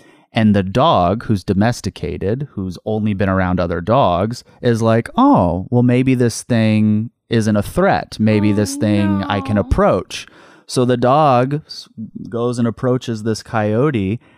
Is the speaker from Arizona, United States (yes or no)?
yes; Arizona, United States; I grew up in Arizona. And so you just grew up knowing that coyotes were a danger for your dog.